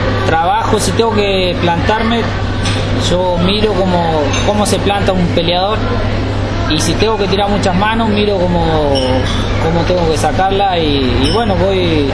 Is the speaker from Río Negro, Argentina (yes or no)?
no; Corrientes, Argentina; now in Escobar, Argentina; Yo me crié en Corrientes, pero yo nací en Escobar y ya hace como 10 años que estoy acá